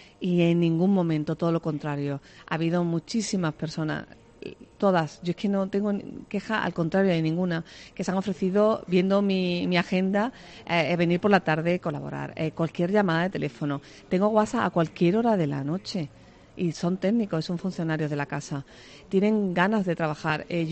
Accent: Córdoba, Andalusia, Spain; Si ya de por sí yo era una abanderada de mi tierra, ahora Córdoba es mucho más para mí.

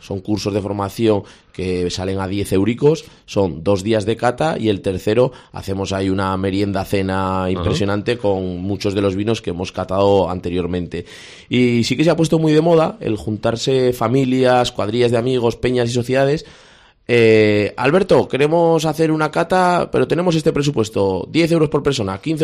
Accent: Alfaro, La Rioja, Spain; now in Tudela, Spain; yo llevo 8 años en Tudela, soy de Alfaro, pero me siento un Tudela no más con la acogida.

